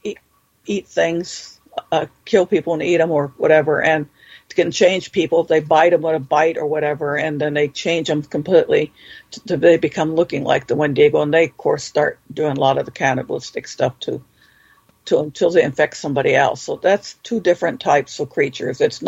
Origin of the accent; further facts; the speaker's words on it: California, United States; And I'm not from Virginia, so I'm originally from California.